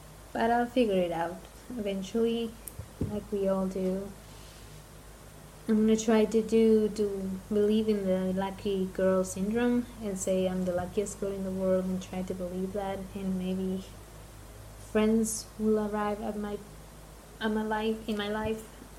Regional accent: Argentina; there were people that don't even follow me that remember that I was from Argentina and they came and said congratulations

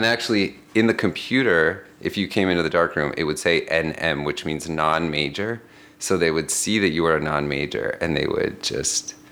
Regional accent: Irvine, California, United States; An hour south. I'm from Irvine.

